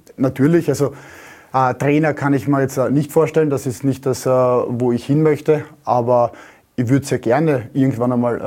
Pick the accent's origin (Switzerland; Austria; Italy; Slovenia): Austria; Eastern Austria; born there; Ich selber bin ja gebürtig aus dem Osten Österreichs und liebe Tirol für die Vielfältigkeit.